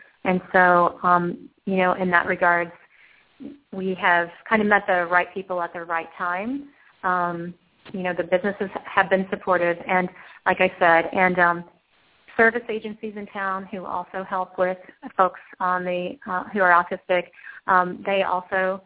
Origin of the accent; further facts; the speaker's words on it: Missouri, United States; we're from the Show Me State, so we have to show people that, you know, what we're doing is valid.